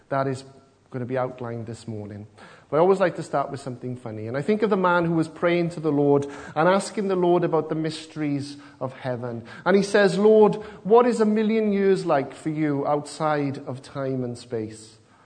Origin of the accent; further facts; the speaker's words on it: Abercynon, Wales, United Kingdom; now in Cardiff, United Kingdom; I'm originally from Aberconan. They used to say Aberconan is not the end of the world, but you can see it from there. Up in the valleys, but we've moved down to Cardiff.